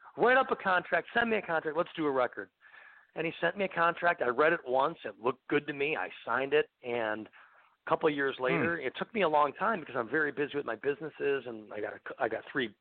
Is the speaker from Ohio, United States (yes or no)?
yes; Ohio, United States; He's my bro. We're both from Ohio.